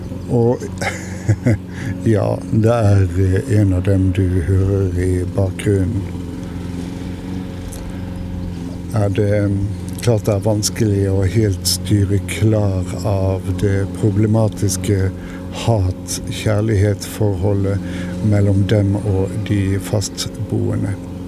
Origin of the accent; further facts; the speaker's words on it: Bergen, Vestland, Norway; also born or lived in Oslo; Ikke bare er jeg bygutt med mesteparten av voksenlivet i den forhatte hovedstaden, men jeg er også født og oppvokst i Bergen, som det muligens fremgår av dialekten.